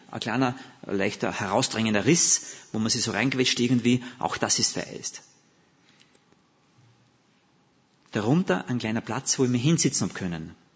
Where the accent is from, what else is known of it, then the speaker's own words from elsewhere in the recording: Austria; accent: Austrian; Ich rede zu österreichisch vielleicht, gell? Das ich versuche mich Hochdeutsch auszudrücken.